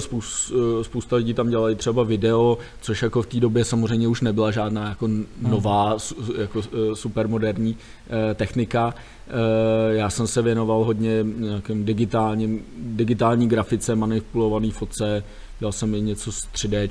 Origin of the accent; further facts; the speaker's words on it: Rakovník, Central Bohemian Region, Czechia; Tak, jsem z Rakovníka, ano.